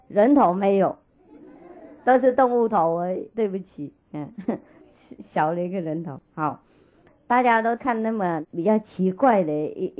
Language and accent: Chinese; China; 就是因为我们中国人啊、有一些人学